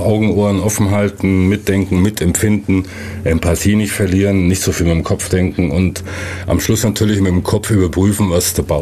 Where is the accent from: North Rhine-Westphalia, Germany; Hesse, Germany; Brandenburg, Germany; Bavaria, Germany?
Bavaria, Germany; Kempten; Ich bin aus Kempten.